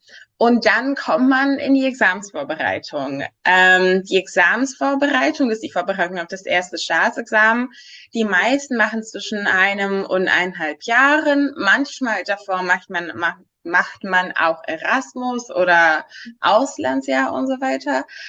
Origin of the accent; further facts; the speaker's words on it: Greece; now in Berlin, Germany; Ich komme ursprünglich aus Griechenland, aber ich habe in Berlin und in Genf Jura studiert.